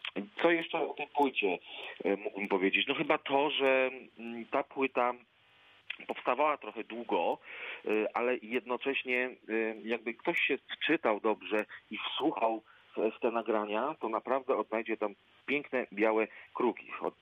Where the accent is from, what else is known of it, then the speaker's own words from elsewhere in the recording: Legnica, Lower Silesian Voivodeship, Poland; now in Zielona Góra, Poland; Jestem z Legnicy.